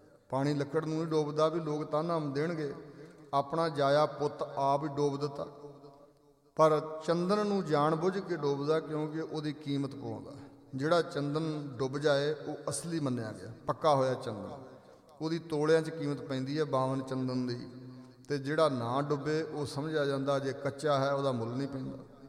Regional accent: Punjab, India; ਮੇਰੇ ਪਿੰਡ ਦੇ ਨਾਲ ਹੀ ਇੱਕ ਪਿੰਡ ਹੈ, ਜ਼ਿਲ੍ਹਾ ਗੁਰਦਾਸਪੁਰ 'ਚ ਆਦੋ ਵਾਲੀ ਪਿੰਡ ਹੈ

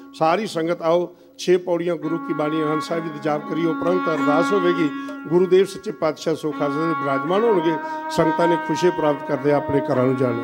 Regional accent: Algon, Punjab, India; ਕਲਸੀਆਂ ਪਿੰਡ ਦਾ, ਮੇਰੇ ਪਿੰਡ ਅਲਗੋਂ ਦੇ ਨੇੜੇ ਹੈ, ਉਹਨੇ ਅਲਗੋਂ ਸ਼ਹਿਰ ਵਿੱਚ ਬੜੇ ਵਿਸਥਾਰ ਨਾਲ ਆਣ ਕੇ ਦੱਸਿਆ ਅਰਥ ਕੀਤੇ

